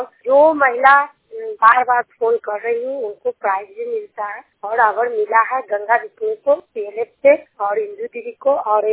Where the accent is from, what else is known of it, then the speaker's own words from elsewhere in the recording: Nagarnausa, Bihar, India; गांव नगर नौसा, क्लस्टर नगर नौसा, जिला नालंदा की निवासी हूँ।